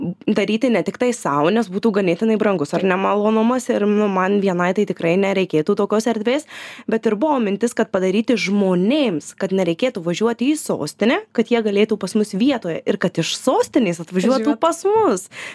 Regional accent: Marijampolė, Marijampolė County, Lithuania; Kadangi pati esu Marijampolietė, tai visą laiką sakiau, kad Marijampolė, tai kažką jau tikrai padarysiu.

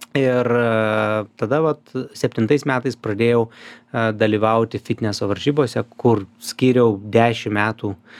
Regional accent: Vilnius, Vilnius County, Lithuania; tai aš esu iš Šnipiškių, tai mūsų Šnipiškėse buvo medinis namas su krosnėm

